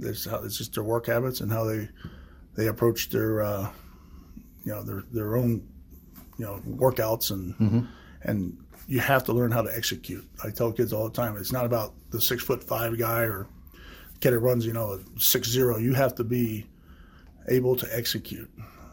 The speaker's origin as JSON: {"language": "English", "town": "Lewisburg", "region": "Pennsylvania", "country": "United States", "tie": "born or raised there", "said": "I think it's that small field like where I grew up back in Lewisburg with Bucknell University around."}